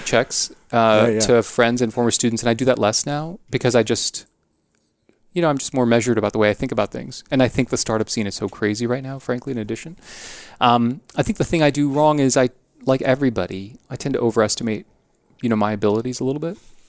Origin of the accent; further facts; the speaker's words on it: Mumbai, Maharashtra, India; born there; moved away; Yeah, so I was born in Bombay. I mean, my parents, you know, when we came, we, you know, money was something you thought hard about.